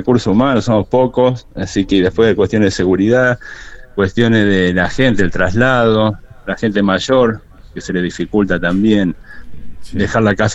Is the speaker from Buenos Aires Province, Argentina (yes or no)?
yes; San Nicolás, Buenos Aires Province, Argentina; Somos de San Nicolás que venimos a salvar a Rosario, así que imagínate.